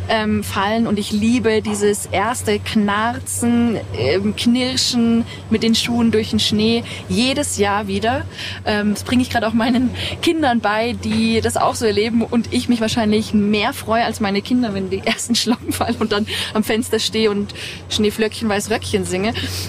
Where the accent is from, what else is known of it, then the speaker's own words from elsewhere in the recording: Innsbruck, Tyrol, Austria; ich darf mal in Innsbruck, in meiner Heimatstadt, landen und über die Berge drüber fliegen